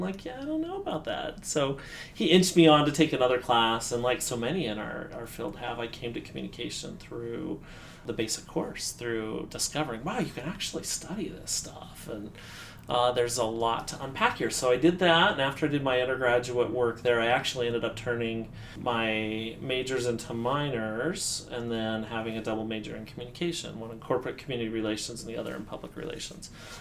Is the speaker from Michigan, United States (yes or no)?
no; Utah, United States; now in Kent, United States; So I grew up in Utah. Here, spent the first 20 years of my life on this coast, this part of the country. And I've spent the last 20 years in the Midwest.